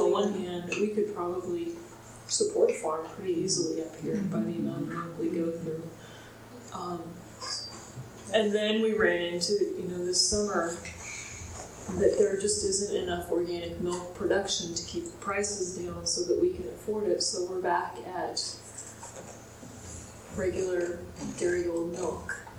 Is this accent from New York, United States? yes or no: yes; New York City, New York, United States; I grew up in New York City